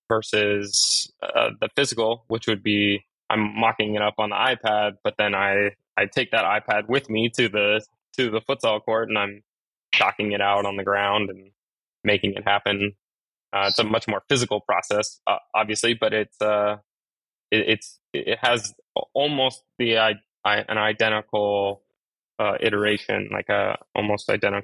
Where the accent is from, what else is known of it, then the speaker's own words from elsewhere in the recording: California, United States; I grew up in Southern California. In Southern California, the biggest industry out here, other than the entertainment, Hollywood, is surf skate.